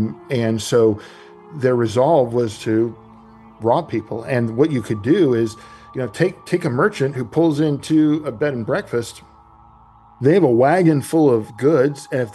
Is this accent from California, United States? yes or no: no; Charleston, South Carolina, United States; And I grew up in Charleston, and I grew up all my whole life hearing about the legend of Lavinia.